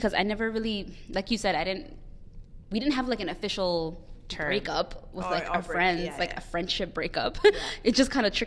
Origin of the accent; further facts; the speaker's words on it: Canada; We're Canadian. We have to be.